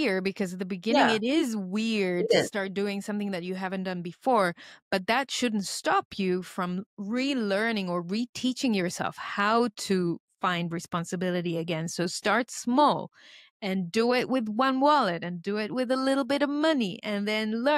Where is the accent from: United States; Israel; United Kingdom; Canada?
Israel; also born or lived in Australia; No, I grew up here. I was born here in Israel, and I'd served the army, and then after the army, I traveled to Australia, and then I stayed there for 6 years